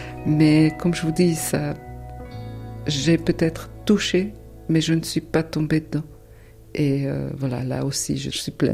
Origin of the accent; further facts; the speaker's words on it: German-speaking Switzerland, Switzerland; French is a second language; Je suis suisse-allemande d'origine italienne